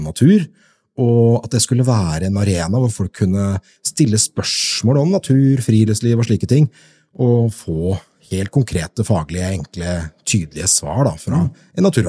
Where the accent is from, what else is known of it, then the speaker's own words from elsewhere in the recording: Skien, Telemark, Norway; jeg vokste opp I Gulset helt I skogkanten og lekeplassen min var skauen og Gulsetmarka